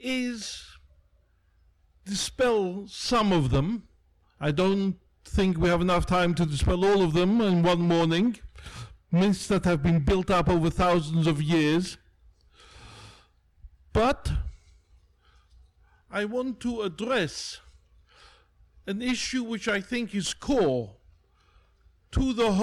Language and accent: English; Westminster, London, United Kingdom; born there; I live in England. I was actually born in Westminster, despite my accent.